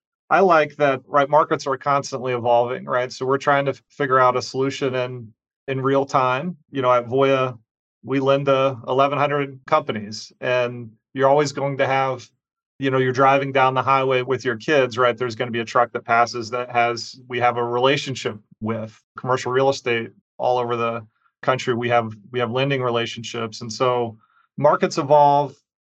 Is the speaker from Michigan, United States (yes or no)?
no; Muncie, Indiana, United States; So my hometown is Muncie, Indiana. So Middletown, USA. My first kind of W-2 job was in Muncie at a place called Midwest Homes for Pets.